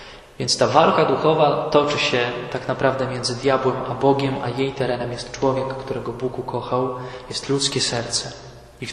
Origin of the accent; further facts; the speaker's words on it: Kielce, Świętokrzyskie Voivodeship, Poland; Nie czujcie się urażeni, ale sam jestem z Kielc.